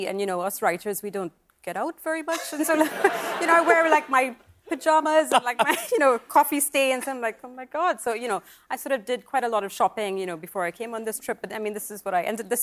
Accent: Trinidad & Tobago; moved away as an adult; So I was born in Trinidad, and I lived there until I was 18. I was the youngest of four kids. And so when I was growing up there, it was sort of during the 80s and 90s

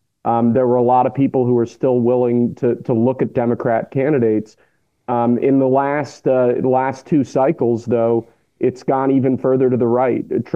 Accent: New York, United States; born there; as you said, I was born in New York. My family's down in Florida now, has been for a while. I moved out to Missouri after law school

